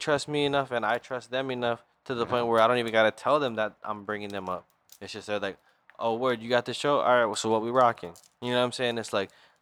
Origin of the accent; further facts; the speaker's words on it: Hawaii, United States; Like, bro, I'm from Hawaii, you know what I mean?